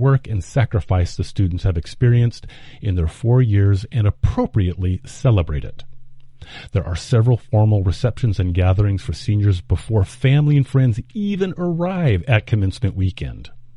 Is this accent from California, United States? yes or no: yes; California, United States; I grew up in California, went to college in California, and like most West Coast parents